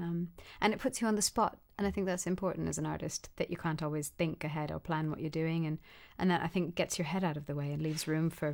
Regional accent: India; I'd probably relate to that as an Indian musician

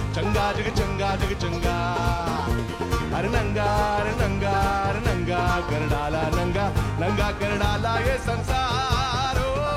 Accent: Bangalore, Karnataka, India; I come from Bangalore, South India.

